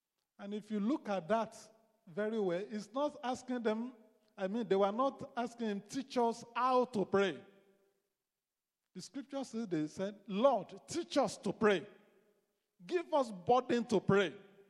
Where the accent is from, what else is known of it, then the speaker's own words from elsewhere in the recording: Nigeria; You know, as a Nigerian, when we were growing up, we have been living together with the Fulani X-Men.